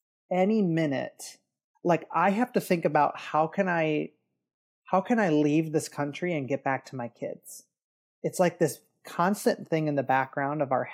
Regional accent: Detroit, Michigan, United States; So I grew up in the Detroit area. That's where I live now. Haven't always lived here, but grew up in Detroit area, grew up Catholic, very good Catholic family

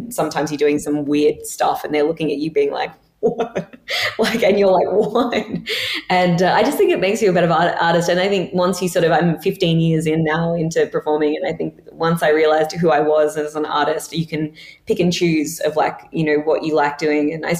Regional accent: Australia; moved away as an adult; now in Berlin, Germany; So basically I was born in Australia. I have lived there all of my life. And then, but I'm also half Italian. So I have a very like European kind of upbringing. So I moved to Berlin. I moved to Berlin about 7 years ago

